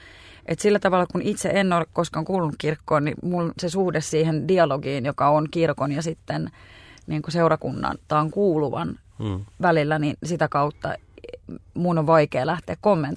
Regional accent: Helsinki, Uusimaa, Finland; Asuin lapsuuteni Katajanokalla ja tuomiokirkko oli siinä, mä kävin Kaisaniemessä koulua

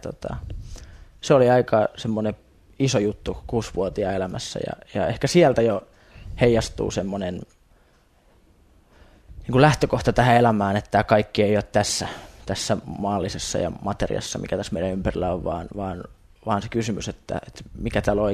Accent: Imatra, South Karelia, Finland; Niin mä tuun ihan, voisiko sanoa, tavallisesta luterilaisesta perheestä. Mä oon Imatralta alun perin kotosi.

